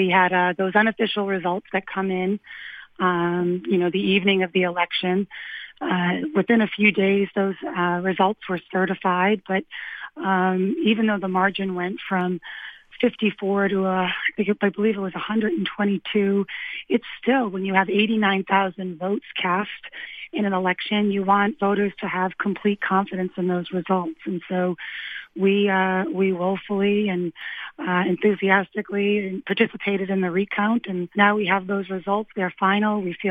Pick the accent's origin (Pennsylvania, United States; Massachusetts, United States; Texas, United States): Massachusetts, United States; Lowell; That disproportionately harms families like the one I grew up in Lowell.